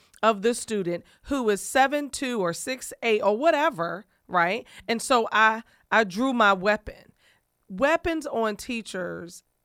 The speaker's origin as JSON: {"language": "English", "town": "Cuckoo", "region": "Virginia", "country": "United States", "tie": "born or raised there", "said": "up in Cuckoo, Virginia. So I just wanted to shout out Cuckoo, Virginia."}